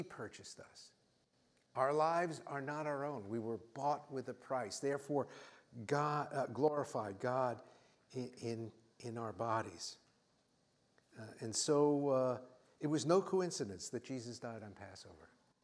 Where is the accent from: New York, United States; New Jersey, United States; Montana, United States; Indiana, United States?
New York, United States; I grew up in New York, and my community was all Jewish, and my mother had to flee with her family from Berlin, where she was raised, and my father's father left Budapest also because of persecution.